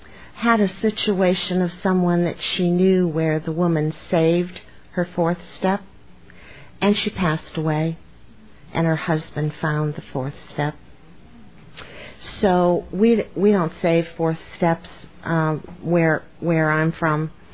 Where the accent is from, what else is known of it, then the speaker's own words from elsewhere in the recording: Myrtle Beach, South Carolina, United States; I'm a grateful member of the Al-Anon family groups, and I'm from Myrtle Beach, South Carolina.